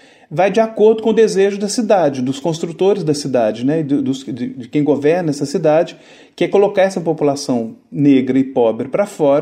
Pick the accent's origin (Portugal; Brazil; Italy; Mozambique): Brazil; Belo Horizonte, Minas Gerais; E nós, enquanto belo-horizontinos, eu estou falando desse lugar enquanto belo-horizontino, nascido aqui